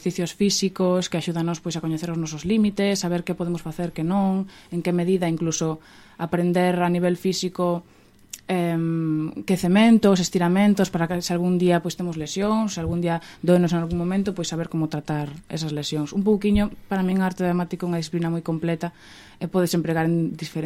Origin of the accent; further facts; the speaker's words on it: Ferrol, Galicia, Spain; eu son actriz, adícome ao teatro e á televisión, son de Ferrol